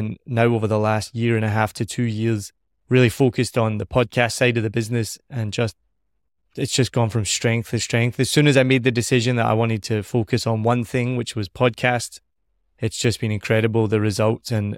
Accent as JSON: {"language": "English", "region": "Scotland", "country": "United Kingdom", "also_born_or_lived": "United States / Australia / New Zealand", "said": "Well, you know, I'm Scottish, right? So obviously I like to talk."}